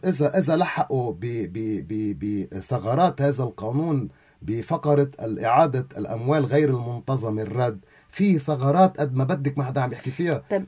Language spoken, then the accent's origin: Arabic; Lebanon; نحن كشعب لبناني